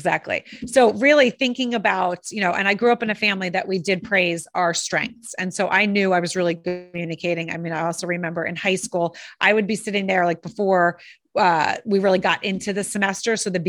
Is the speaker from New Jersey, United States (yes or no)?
yes; New Jersey, United States; Maybe someone's going to think about, oh, I know, you know, I grew up in Jersey.